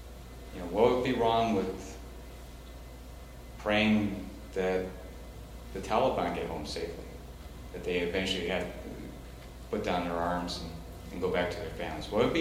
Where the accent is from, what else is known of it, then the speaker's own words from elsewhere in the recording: Milwaukee, Wisconsin, United States; I'm from Milwaukee.